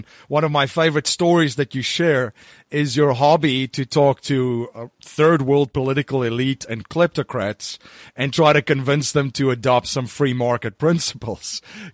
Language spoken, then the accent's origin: English; South Africa; political risk, from personal experience growing up in South Africa, is, of course, a enormous risk.